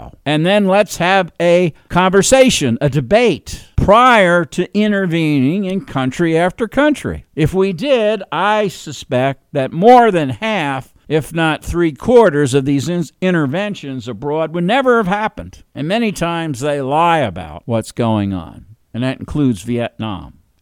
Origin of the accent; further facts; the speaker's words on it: New York City, New York, United States; I'm originally from New York City. New York City is a Democratic bastion.